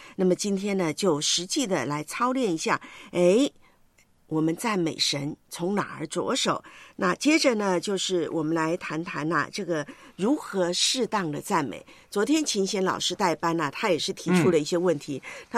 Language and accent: Chinese; Taiwan; 连台湾呢，我的老家呢，都要发台风警报。